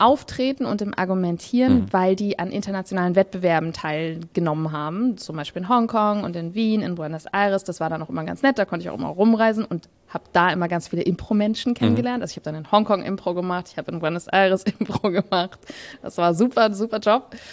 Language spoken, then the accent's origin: German; Germany; weil ich bin ja eine Deutsche und ich brauche ja mein Jodeldiplom.